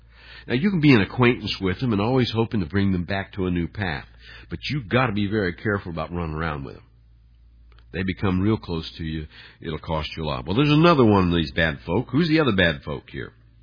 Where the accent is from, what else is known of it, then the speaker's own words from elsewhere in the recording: Harrison, Arkansas, United States; also born or lived in Independence, Missouri; When we moved from Independence, Missouri, down to Harrison, Arkansas, I went to school at a very, very small school. Well, the population of the town we moved to was 282 at its high point.